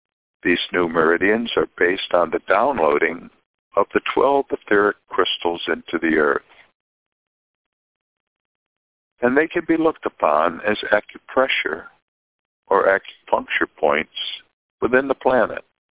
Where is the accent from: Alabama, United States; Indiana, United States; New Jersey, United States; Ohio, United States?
Ohio, United States; from Ohio.